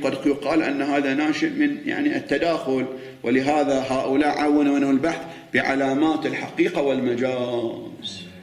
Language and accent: Arabic; Bahrain; إحنا عندنا في البحرين عندنا أدبي علمي تجاري صناعي.